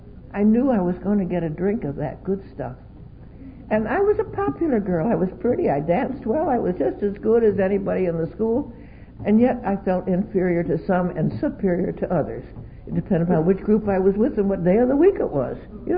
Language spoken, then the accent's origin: English; Pennsylvania, United States; I graduated when I was 19 years old, went back up to my home state in Pennsylvania, and was introduced to an older crowd.